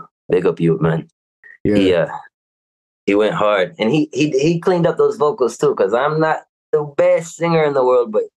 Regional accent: Texas, United States; born there; Part two, you know, I was born in Texas.

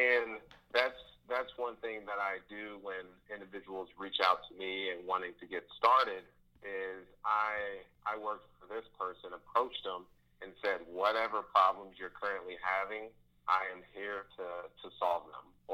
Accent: Indianapolis, Indiana, United States; I'm native, born and raised in the Indianapolis market, from the rougher parts that people would kind of shy away from

